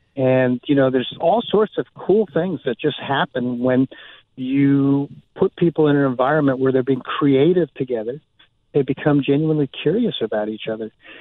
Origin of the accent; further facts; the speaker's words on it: Connecticut, United States; also born or lived in New Orleans, Louisiana; now in Virginia, United States; I live in Virginia now. Before that, I lived in New Orleans and Louisiana. But I grew up in Connecticut, so